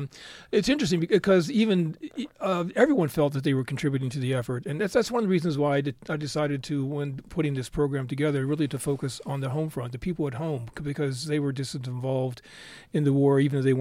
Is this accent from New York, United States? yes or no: no; Pittsburgh, Pennsylvania, United States; So my father, I grew up in the Pittsburgh area, and my father was a steel worker